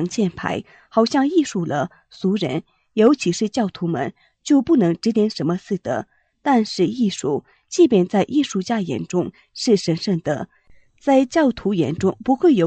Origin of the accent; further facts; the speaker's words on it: Tibet, China; 作为西藏人的灵魂湖，羊湖代表的是我们西藏人共同的灵魂和卡里隆达。